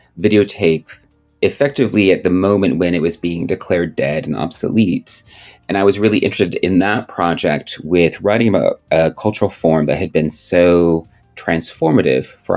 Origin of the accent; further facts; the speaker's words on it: South Dakota, United States; also born or lived in Minneapolis / New York; now in Los Angeles, United States; Yeah, so I'm based in Los Angeles now, but I grew up in South Dakota and lived in Minneapolis and New York, both as a student and adult prior to coming to LA.